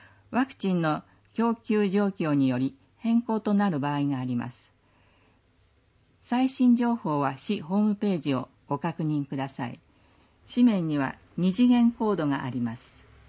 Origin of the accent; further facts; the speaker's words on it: Musashimurayama, Tokyo, Japan; 私は昭和28年にこの地で生まれ育ち、昭和53年に武蔵村山市役所に入庁して以来、今日まで武蔵村山市と共に歩んでまいりました。